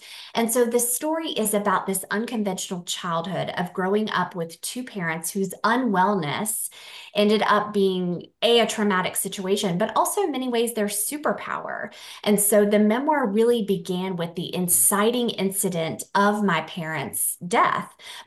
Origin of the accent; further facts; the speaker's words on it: Indiana, United States; also born or lived in North Carolina; I'm from rural Indiana, the west central part of Indiana, but I'm also from North Carolina.